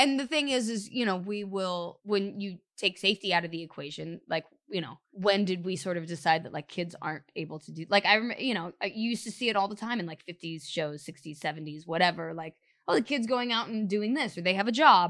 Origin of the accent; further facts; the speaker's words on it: California, United States; now in Los Angeles, United States; I grew up in Orange County and I had that a little bit.